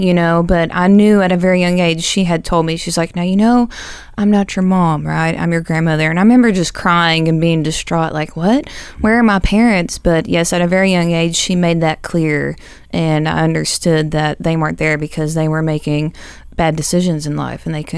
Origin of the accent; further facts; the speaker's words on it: Waco, Texas, United States; born there; I was born in Waco, Texas.